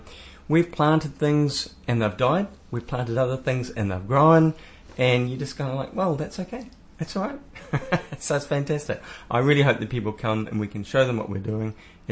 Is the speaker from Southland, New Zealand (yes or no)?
no; Auckland, New Zealand; From a guy born and bred in Auckland to being down here and almost being self-sustaining.